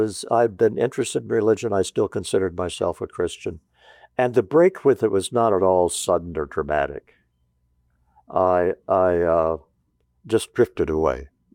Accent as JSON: {"language": "English", "town": "Newton", "region": "Iowa", "country": "United States", "tie": "born or raised there", "said": "I'm 18 years old. I grew up in Newton, Iowa. I go off to Harvard, bright lights in the big cities from Newton, Iowa."}